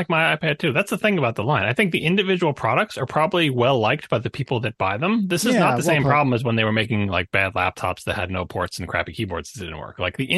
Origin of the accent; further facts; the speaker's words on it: East Coast, United States; we're both from East Coast, and we both know it.